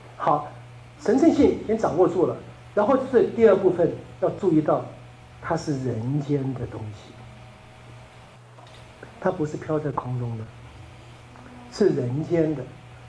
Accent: Taiwan; 至少我在台湾长大的哈，我知道，我台湾长大，我在出国念书之前，这方面没有人训练

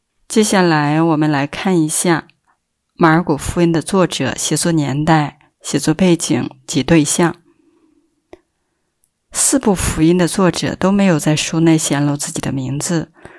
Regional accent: Hebei, China; 我是河北的

